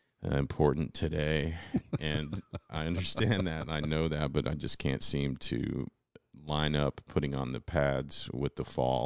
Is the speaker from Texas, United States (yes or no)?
yes; Houston, Texas, United States; It's cool because I'm from Houston.